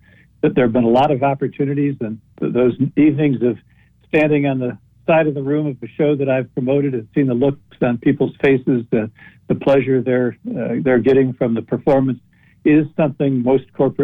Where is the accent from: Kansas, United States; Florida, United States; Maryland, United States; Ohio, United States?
Ohio, United States; Euclid; No, yes, I grew up in Euclid